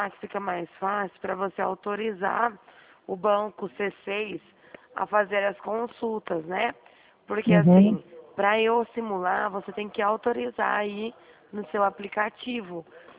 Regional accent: São Paulo, Brazil; eu sou do estado de São Paulo

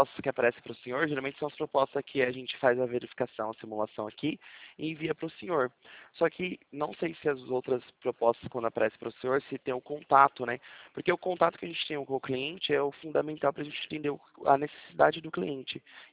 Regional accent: Pirapó, Brazil; now in Presidente Prudente, Brazil; Fui nascido e criado em Pirapó. Atualmente, hoje eu moro em Prudente, né? Mas eu fui nascido e criado em Pirapó também. Minha família toda é daí.

